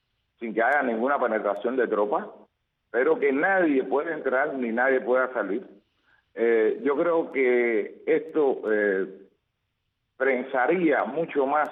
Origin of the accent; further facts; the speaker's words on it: Cuba; tanto los cubanos que están en el exterior como los cubanos que estamos en el interior.